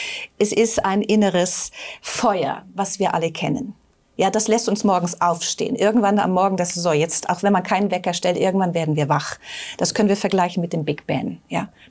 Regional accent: Northern Germany, Germany; ich bin bei Kamai aufgewachsen in Norddeutschland

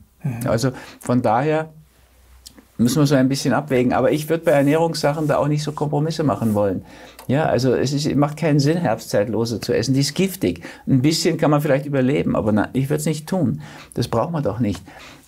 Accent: Switzerland; Ja, darf man gar nicht sagen, um Gottes Willen, als Schweizer.

